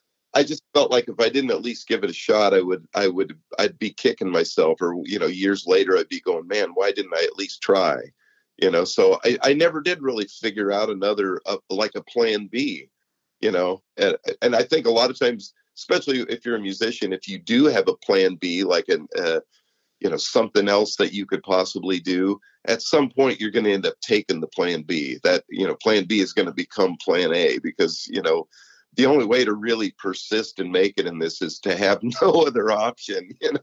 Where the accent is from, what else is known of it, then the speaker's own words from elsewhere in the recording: Iowa, United States; I grew up in Iowa, actually, by the way.